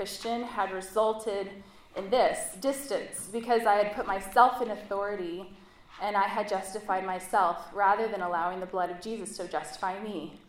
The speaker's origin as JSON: {"language": "English", "region": "Oregon", "country": "United States", "tie": "born or raised there", "said": "After college, I moved from San Diego back to my hometown in Oregon"}